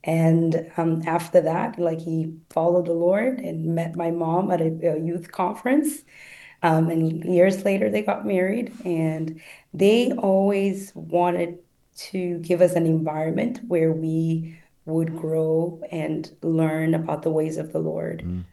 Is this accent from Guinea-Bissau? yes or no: yes; Guinea-Bissau; English is a second language; now in Chicago, United States; I was born and raised in Guinea-Bissau, West Africa, a Portuguese-speaking country.